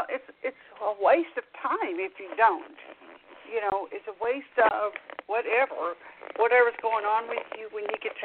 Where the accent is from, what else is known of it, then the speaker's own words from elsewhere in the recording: the South, United States; I grew up in the South. My daddy was a Marine, and you just didn't talk about anything back then.